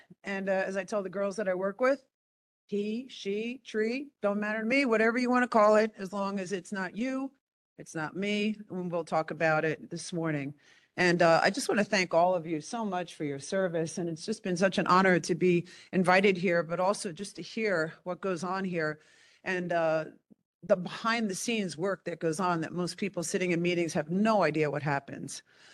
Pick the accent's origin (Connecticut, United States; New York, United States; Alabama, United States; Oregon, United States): New York, United States; So I grew up in New York. I went to college in New York City.